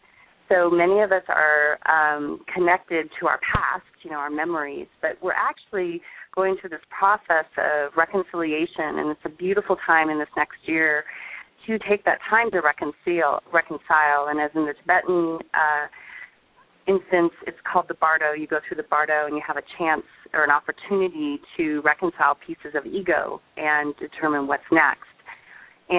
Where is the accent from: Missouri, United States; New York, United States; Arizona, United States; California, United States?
Arizona, United States; Tucson; also born or lived in Hawaii; I was born in Hawaii and then transplanted to Tucson, Arizona.